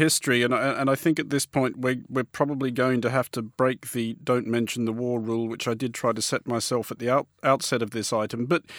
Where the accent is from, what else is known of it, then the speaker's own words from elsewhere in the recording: Australia; now in United Kingdom; I speak as an Australian who lives in Britain